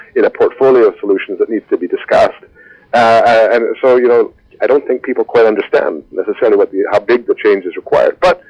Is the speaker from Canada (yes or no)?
yes; Canada; And I'm a Canadian. I was born here. I've lived here most of my life.